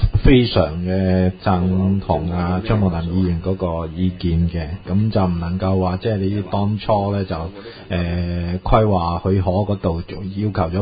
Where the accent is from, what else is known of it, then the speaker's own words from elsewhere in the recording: Yuen Long, Hong Kong; 我哋元朗人呢就次一級，所以所有嘅隔音屏障嘅工程呢係呢幾年呢我哋元朗呢就一個呢都做唔到呢